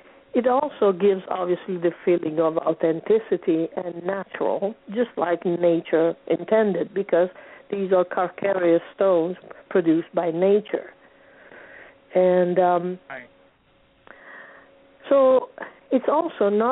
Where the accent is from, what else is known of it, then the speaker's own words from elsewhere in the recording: Apulia, Italy; English is a second language; It is close to Puglia, to where I am from. So it's about an hour away from my hometown in Puglia, an hour and a half.